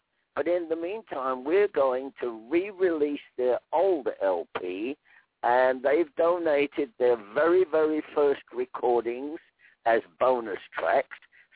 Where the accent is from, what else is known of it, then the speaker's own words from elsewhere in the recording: England, United Kingdom; born there; I was born in England and my dad taught me the record business.